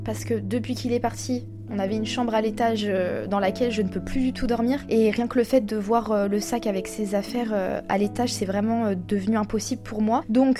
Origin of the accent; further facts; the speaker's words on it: France; J'en ai presque parfois limite honte de dire que je suis française